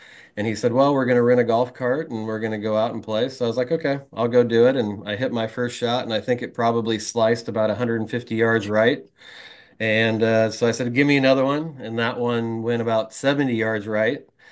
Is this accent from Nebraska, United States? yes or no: yes; Nebraska, United States; I was big into football and basketball growing up in Nebraska.